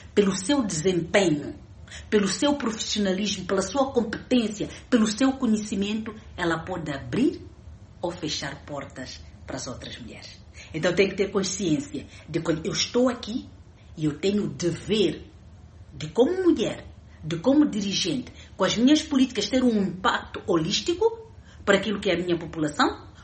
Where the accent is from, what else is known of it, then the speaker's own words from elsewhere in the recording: Mozambique; Porque nós próprios, como nação, como moçambicanos, dizemos que, olha, contamos com as nossas próprias forças.